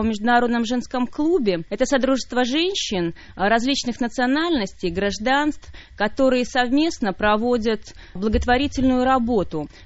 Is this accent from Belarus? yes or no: yes; Belarus; now in Slovakia; Наверное, немного иронично и смешно для меня, что я приехала из Беларуси